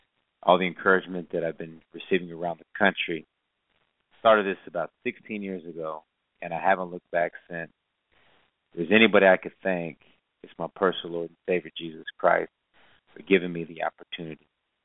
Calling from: Oklahoma, United States; I come to you from Broken, Oklahoma. I reside right here with my wife and seven beautiful children.

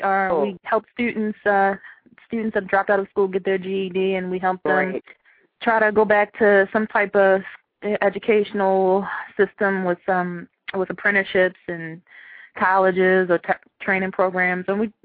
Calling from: Baltimore, Maryland, United States; I'm calling from Baltimore.

